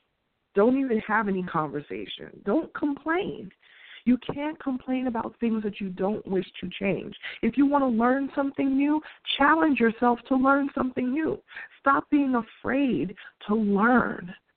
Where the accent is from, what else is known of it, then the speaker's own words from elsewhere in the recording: New York, United States; I'm throwing it back to Harlem right now, being a New Yorker.